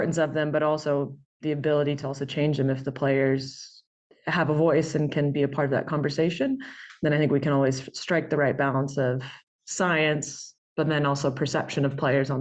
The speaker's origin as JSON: {"language": "English", "country": "United States", "said": "you know, as an American, I think we have so much spectacle in sport."}